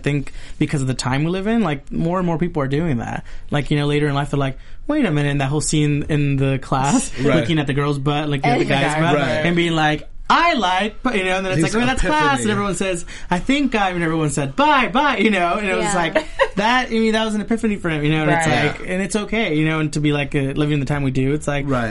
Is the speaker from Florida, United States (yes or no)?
no; West Covina, California, United States; I grew up in West Covina.